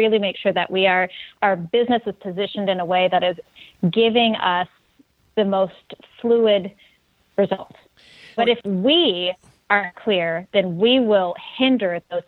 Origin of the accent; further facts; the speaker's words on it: Michigan, United States; I grew up in Michigan.